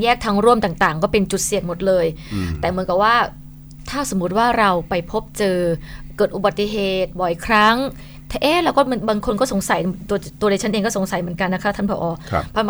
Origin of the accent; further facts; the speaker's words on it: Buriram, Thailand; born there; เกิดที่จังหวัดบุรีรัมย์ค่ะ